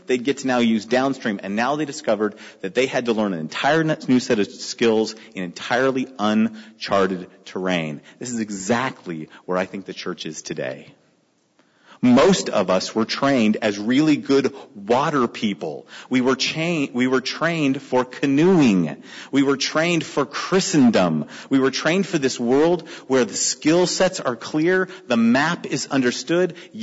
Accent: California, United States; I'm from California. We would have made those suckers into condos a long time ago, right?

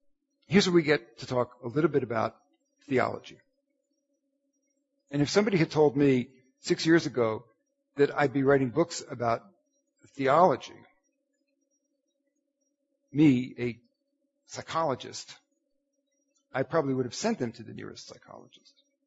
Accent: Philadelphia, Pennsylvania, United States; born there; I was born in 1948 in Philadelphia.

